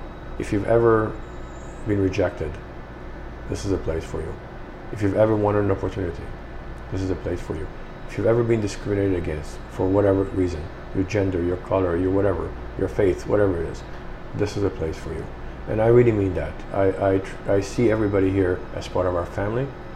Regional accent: France; we came out of nowhere being Lebanese, growing up in France, and people give us a chance.

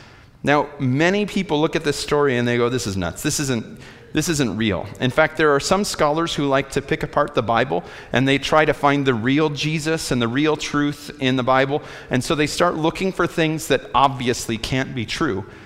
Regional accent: Chicago, Illinois, United States; I'm from Chicago. I understand how this works. I'm a Cubs fan and a Bears fan.

